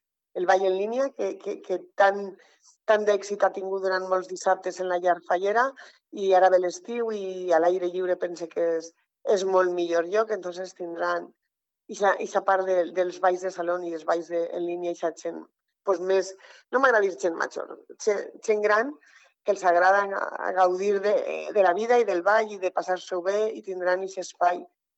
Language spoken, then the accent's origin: Catalan; Burriana, Valencian Community, Spain; quan dius d'on eres de Borriana, ah, jo vaig estar un any